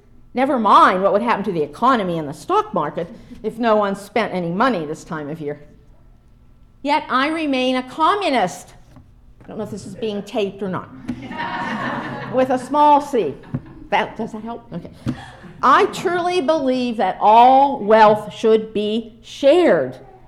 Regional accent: Pennsylvania, United States; outside of Youngstown, Ohio, not far from where I grew up in Northwest Pennsylvania

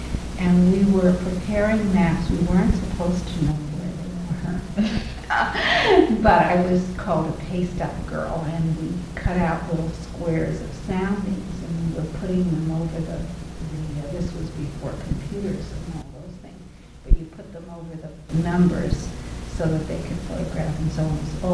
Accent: New York City, New York, United States; I'm second world war vintage. Growing up in New York City, listening to the shortwave and hearing Hitler.

